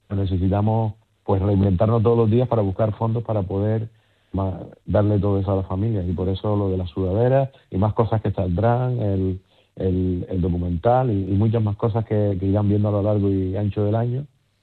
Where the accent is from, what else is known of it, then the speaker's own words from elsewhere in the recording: Canary Islands, Spain; yo canario, soy canario hasta la médula, me encanta mi tierra, todas las islas, pero mi segunda patria es Galicia.